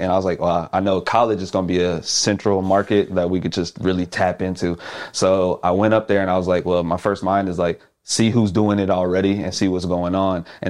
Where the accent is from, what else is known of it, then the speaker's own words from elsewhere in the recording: Houston, Texas, United States; Yeah, so back home, I'm from Houston.